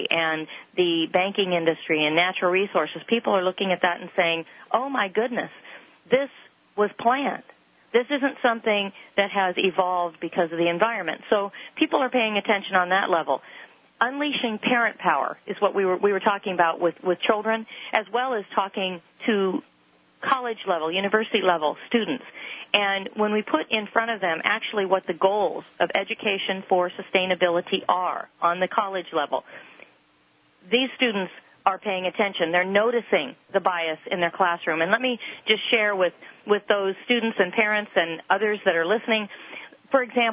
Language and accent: English; Oregon, United States; And Oregon, of course, I'm from Oregon